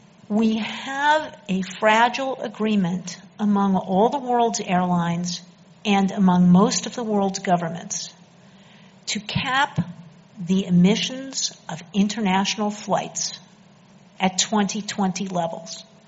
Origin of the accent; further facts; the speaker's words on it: Pennsylvania, United States; I'm from Pennsylvania. I'm from a small town. It's got a lot of farms around it.